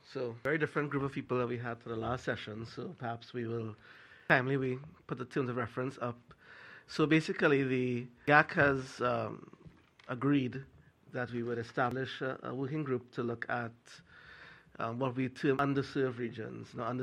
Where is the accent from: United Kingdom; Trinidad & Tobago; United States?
Trinidad & Tobago; I'm from Trinidad Tobago.